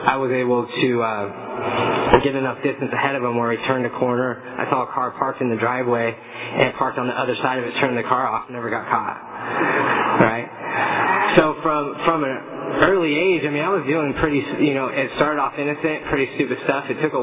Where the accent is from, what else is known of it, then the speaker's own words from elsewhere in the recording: Fresno, California, United States; As I said, I grew up in Fresno, and, you know, growing up there